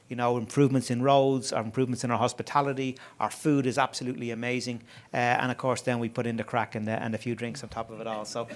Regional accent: Ireland; So, you know, we are combining some great things in Irelan

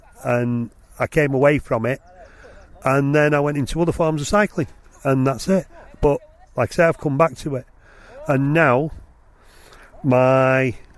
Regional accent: Bury, North West England, United Kingdom; I'm from Bury.

